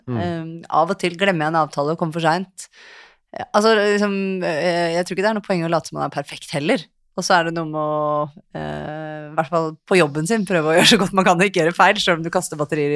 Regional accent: Oslo, Norway; så bodde jeg, jeg vokste opp på Holmlia

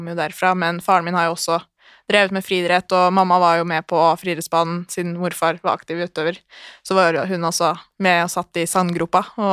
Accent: Hønefoss, Buskerud, Norway; now in Oslo, Norway; Jeg kommer fra Hønefoss, så en times biltur utenfor Oslo. Jeg 20 år, blir 21 i år. Flyttet til Oslo for å studere

